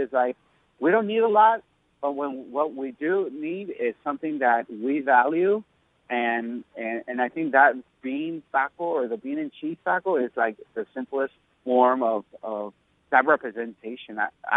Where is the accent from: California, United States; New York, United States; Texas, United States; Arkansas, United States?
Texas, United States; It really represents, you know, a lot of Mexicans. You know, it represents me, I think, being Mexican, growing up in Texas, Tejano.